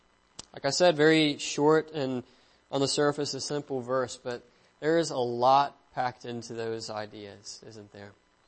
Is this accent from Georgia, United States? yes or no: no; Auburn, Alabama, United States; I'm from Auburn, Alabama, a little bit south of here.